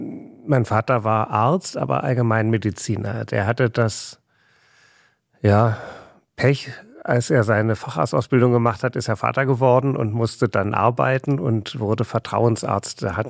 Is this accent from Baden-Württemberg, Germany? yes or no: yes; Ludwigsburg, Baden-Württemberg, Germany; Aber groß geworden bin ich in Ludwigsburg, also nicht weit von hier, bei Stuttgart.